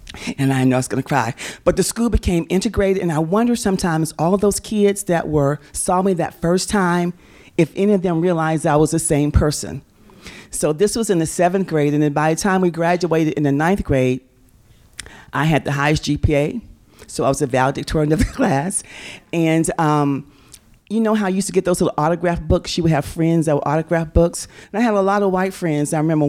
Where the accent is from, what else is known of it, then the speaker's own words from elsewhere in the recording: Nigeria; I'm from Nigeria. That's where my folks are from. And we're from the tribe Ison